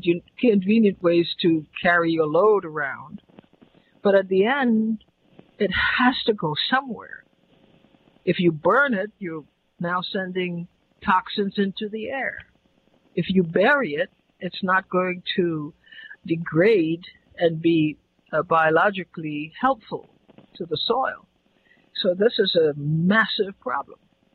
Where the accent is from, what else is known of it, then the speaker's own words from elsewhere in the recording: Trinidad & Tobago; When I was growing up in Trinidad